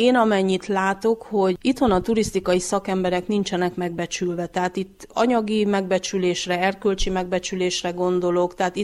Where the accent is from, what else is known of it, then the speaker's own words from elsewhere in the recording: Transylvania, Romania; hogy nem román vagyok, hanem erdélyi magyar vagyok, és sokszor szebben beszélek akár magyarul, vagy helyesebben írok magyarul, mint ők.